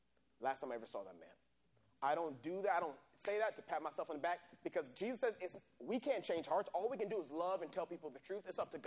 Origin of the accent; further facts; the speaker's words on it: San Diego, California, United States; You know, when I was 16, I used to do track and field. I grew up in San Diego.